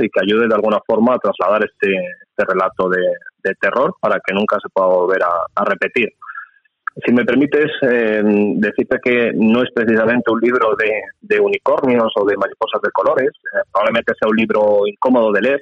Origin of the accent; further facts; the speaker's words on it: Spain; como español